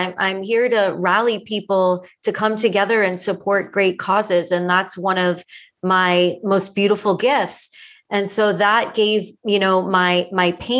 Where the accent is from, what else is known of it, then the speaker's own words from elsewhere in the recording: Miami, Florida, United States; now in Los Angeles, United States; Yeah, I'm originally from Miami, Florida.